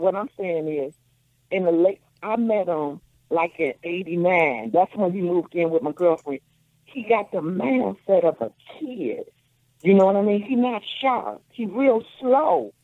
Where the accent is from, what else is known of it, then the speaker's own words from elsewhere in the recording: Chicago, Illinois, United States; I know everything. I'm a Chicagoan.